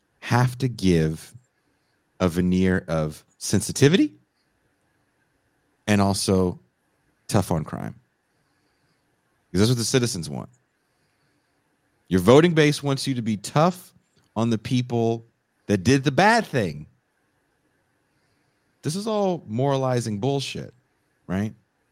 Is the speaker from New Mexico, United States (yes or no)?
no; California, United States; I speak about this so much because I'm from the Bay Area